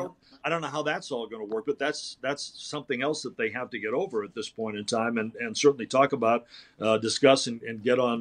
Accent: Boston, Massachusetts, United States; I grew up in Boston and Ted was the man.

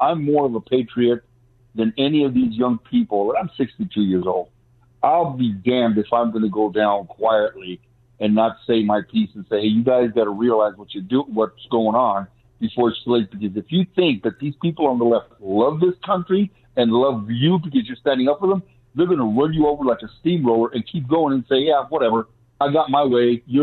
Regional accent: Cuba; now in United States; My family and I came from Cuba. And I'm full-blooded Cuban. I love this country.

